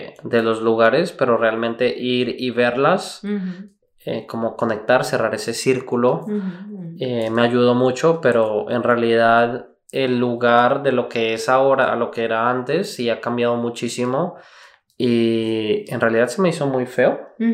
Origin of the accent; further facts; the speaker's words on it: Houston, Texas, United States; born there; Bueno, nací en Houston. No soy de Houston. Y la primera vez que he ido a Houston desde que nací, que fue hace 36 años, fue el fin de semana pasado.